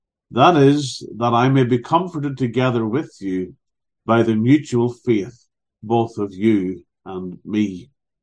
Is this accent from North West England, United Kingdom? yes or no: no; Northern Ireland, United Kingdom; growing up in Northern Ireland, as I did, I was steeped in what was traditionally called Protestant culture. That I mean that I went to a Protestant school